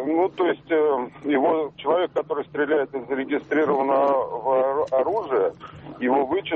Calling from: Moscow Oblast, Russia; я из Московской области.

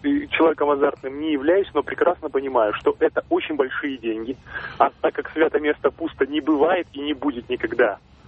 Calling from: Moscow, Russia; Я звоню из Москвы

